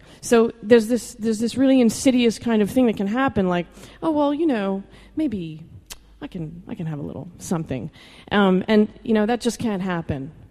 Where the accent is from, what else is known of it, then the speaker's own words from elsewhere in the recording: Calabria, Italy; I've got wine, I'm Italian, I'm from Calabria.